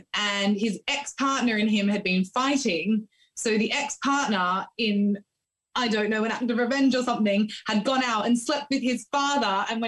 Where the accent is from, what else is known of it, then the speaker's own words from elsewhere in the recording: Australia; moved away as an adult; now in Birmingham, United Kingdom; I'm also an Australian who's currently living over in Birmingham in the UK.